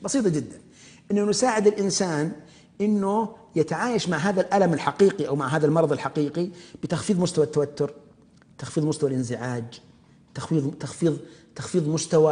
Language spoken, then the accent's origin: Arabic; Saudi Arabia; فأجرينا أبحاث على مرضى الوسواس عندنا في السعودية